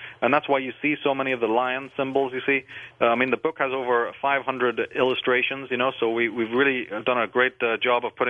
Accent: Ireland; Maybe it's because I'm from Ireland, but I don't believe in forgiveness personally.

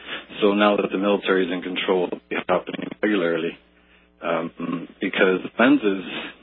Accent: Canada; I mean, I'm Canadian

